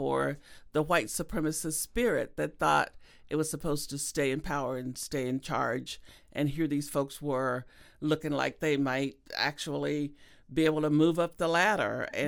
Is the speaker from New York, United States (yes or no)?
no; Arkansas, United States; I'm from Arkansas, and I grew up in that region where this happened. I grew up about 30 miles from where this happened in 1919, though I was born a lot later. And my father was a sharecropper. I picked cotton in Arkansas.